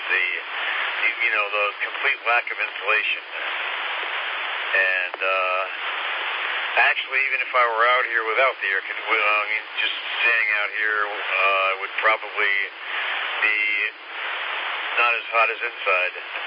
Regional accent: New York City, New York, United States; I mean, I grew up in New York City, so it would have been... But you know what? New York has the moderating effect of being on the ocean.

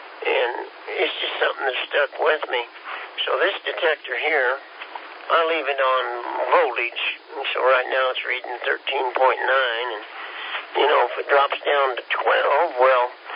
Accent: Kansas, United States; And, I'm from Kansas, and, you know, we're a little slow anyways. And everything's flat up there, and, well, most of it.

